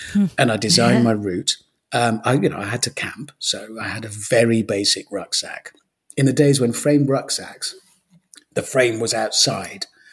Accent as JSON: {"language": "English", "town": "Birmingham", "region": "West Midlands", "country": "United Kingdom", "tie": "born or raised there", "said": "when I was a kid growing up in Birmingham"}